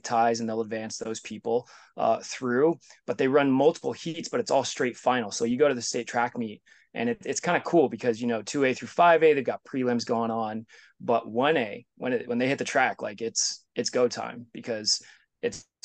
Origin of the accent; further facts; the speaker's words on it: New Mexico, United States; I'm from New Mexico, born and raised